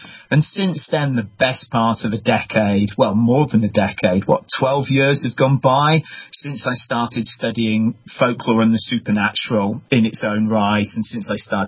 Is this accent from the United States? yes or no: no; United Kingdom; I grew up in the British countryside, and I've always had, let's say, a loving relationship with the countryside. I still today live in the country